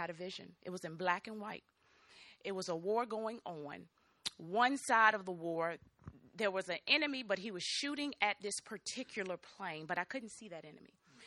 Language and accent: English; Virginia, United States; now in North Carolina, United States; I'm from North Carolina. I'm from Virginia, but we just moved to North Carolina.